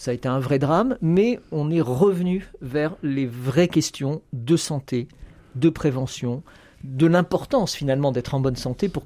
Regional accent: Normandy, France; j'ai grandi en Normandie à la campagne et on était vraiment à la campagne à l'époque.

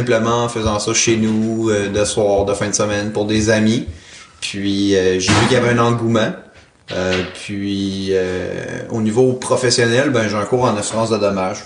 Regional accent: Quebec City, Quebec, Canada; j'ai 23 ans, puis je viens de Québec.

